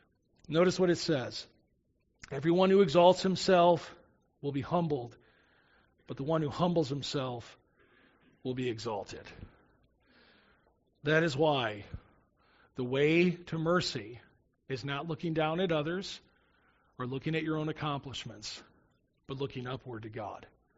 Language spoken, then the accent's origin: English; Chicago, Illinois, United States; as a 17-year-old boy growing up in the Chicago area who never went to church